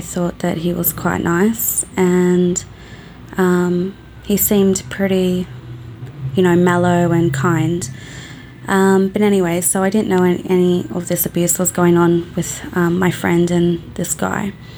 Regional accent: Australia; I'm from Australia.

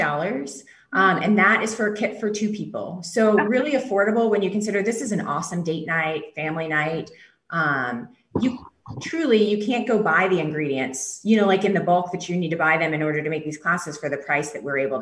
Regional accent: the South, United States; You know, we're from the South, so we love shrimp and grits.

